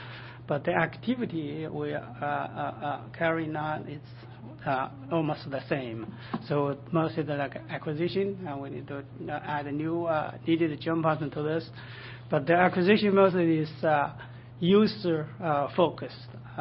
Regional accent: Pullman, Washington, United States; I'm from Pullman, Washington.

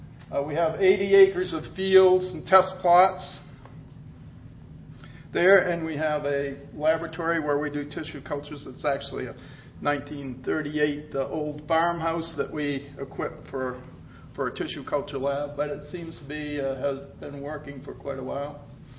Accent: Maine, United States; I'm from Maine, and I went to undergraduate at the University of Maine in plant soil sciences

